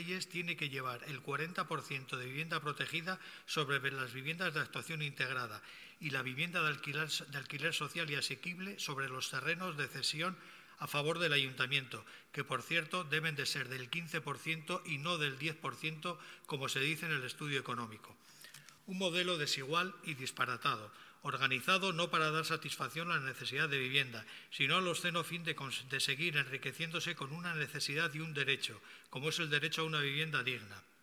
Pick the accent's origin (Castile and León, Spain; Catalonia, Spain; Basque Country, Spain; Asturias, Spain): Basque Country, Spain; Luchana; Mire, yo soy de Luchana. Soy de Luchana. Mi familia y mis amigos están en Luchana.